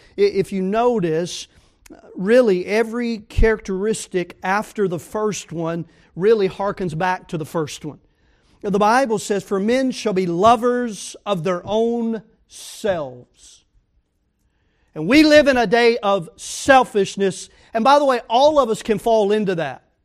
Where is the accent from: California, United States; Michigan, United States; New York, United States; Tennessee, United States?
Tennessee, United States; But that's just me, I'm from Tennessee.